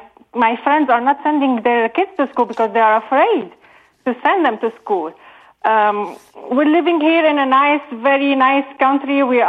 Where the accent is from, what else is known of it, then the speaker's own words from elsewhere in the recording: Aleppo, Aleppo Governorate, Syria; now in Boston, United States; So I'm originally from Aleppo, Syria.